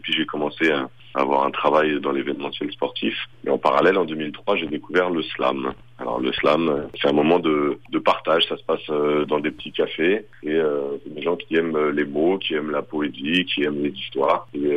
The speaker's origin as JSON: {"language": "French", "town": "Saint-Denis", "region": "Île-de-France", "country": "France", "said": "Je viens de Saint-Denis, donc c'est un des berceaux du rap français."}